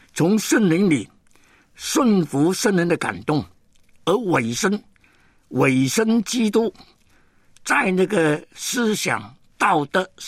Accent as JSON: {"language": "Chinese", "country": "Hong Kong", "tie": "born there", "said": "我是在香港出生的一个英国殖民地的一个的人。"}